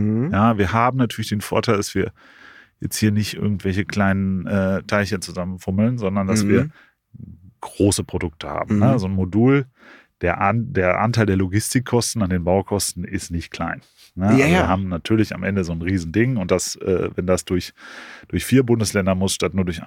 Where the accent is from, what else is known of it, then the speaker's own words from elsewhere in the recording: North Rhine-Westphalia, Germany; als Westfale